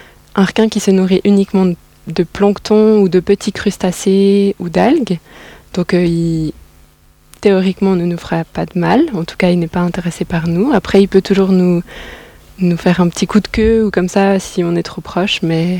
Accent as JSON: {"language": "French", "country": "Switzerland", "said": "je pense que en tant que Suisse où on ne vit pas proche d'un océan"}